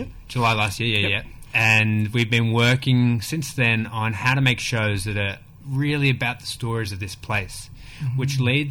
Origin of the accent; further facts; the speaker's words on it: Sydney, New South Wales, Australia; Yeah, I'm a Waka Waka, but I grew up in Sydney on Gadigal country. Mm. And then I moved to Melbourne, so onto Bunurong country. And now I'm all the way up here with Yuz Mob.